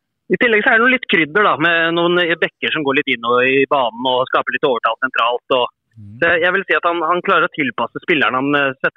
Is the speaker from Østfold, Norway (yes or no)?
yes; Sarpsborg, Østfold, Norway; Jeg er fotballspiller opprinnelig fra Sarpsborg